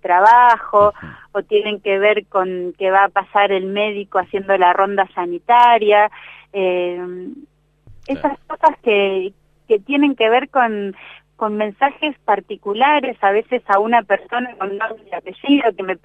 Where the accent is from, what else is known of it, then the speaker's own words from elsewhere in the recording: Bahía Blanca, Buenos Aires Province, Argentina; born there; now in Chubut, Argentina; Yo nací en Bahía Blanca y hace ya 18 años que vivo en Chubut, casi 19, y realmente este siento que es mi lugar en el mundo